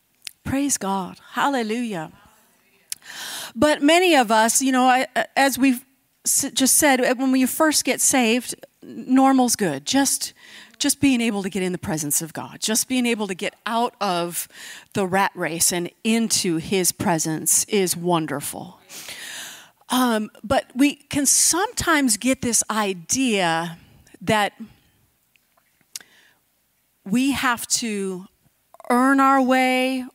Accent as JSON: {"language": "English", "town": "Buffalo", "region": "New York", "country": "United States", "tie": "born or raised there", "said": "But in Western New York, I grew up there. I grew up in Buffalo, lived in the same house most of my whole life."}